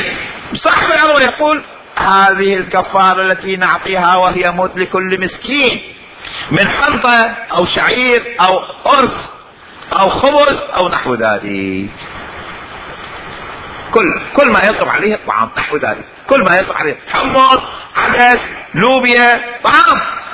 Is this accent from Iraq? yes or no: yes; Iraq; عندنا في العراق المثقال 4 غرامات و6 من 10 من الغرام